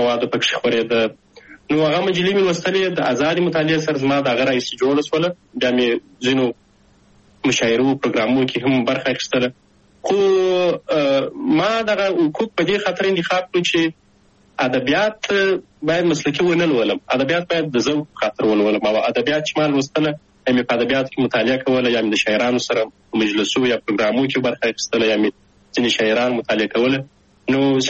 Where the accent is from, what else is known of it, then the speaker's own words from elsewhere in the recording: Shajoy, Zabul, Afghanistan; also born or lived in Kabul; زه اصلا د زابل ولایت د شاجوی ولسوالي یم تقریبا په 2015 میلادي کې د زابل په شاجوی کې د مسازو په نوم په یوه کلي کې هلته ونړۍ ته راغلم